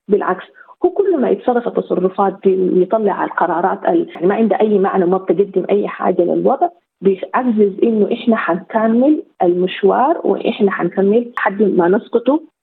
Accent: Sudan; now in abroad; إحنا كسودانيين خارج السودان تواصلنا مع أهلنا طبعا يعني مقلق جدا بالنسبة لنا

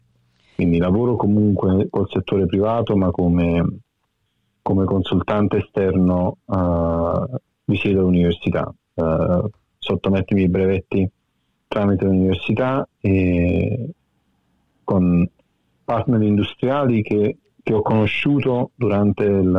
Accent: Naples, Campania, Italy; moved away; sono partito e niente, sono arrivato qui per cercare lavoro. Non era possibile trovare lavoro in quello che volevo fare io a Napoli.

